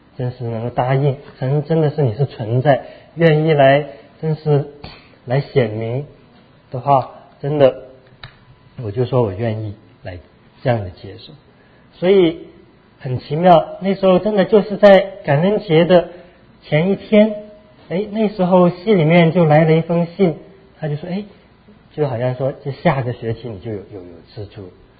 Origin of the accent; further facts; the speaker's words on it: Guangzhou, Guangdong, China; 然后我也是从广州来的，所以会讲一些广东话。